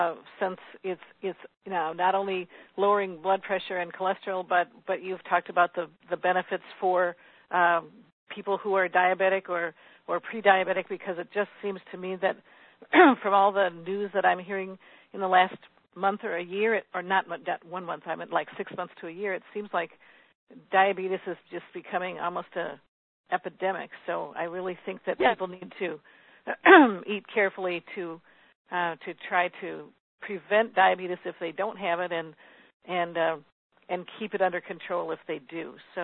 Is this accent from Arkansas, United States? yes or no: no; Wisconsin, United States; Right, and I like, I'm originally from Wisconsin, so my husband thinks I'm a cheesehead.